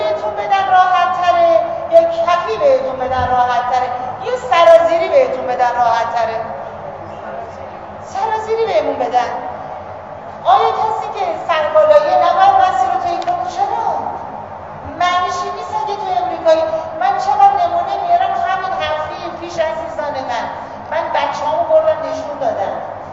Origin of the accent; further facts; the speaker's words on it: Iran; born there; من در ایران اسلامی به دنیا آمدم و ضمناً در این خانواده اهل شیعه به دنیا آمدم